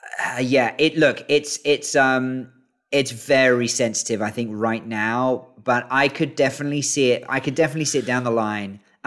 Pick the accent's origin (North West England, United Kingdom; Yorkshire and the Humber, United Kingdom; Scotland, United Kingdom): Yorkshire and the Humber, United Kingdom; York; I'm a York City fan because that's where I grew up.